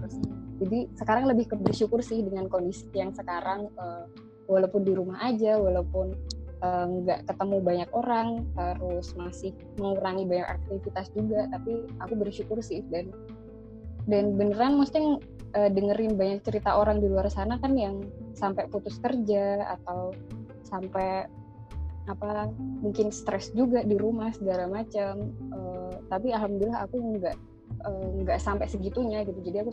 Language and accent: Indonesian; Karanganyar, Central Java, Indonesia; Iya, aku di rumah, aku di Karanganyar, aku masih di rumah sampai sekarang.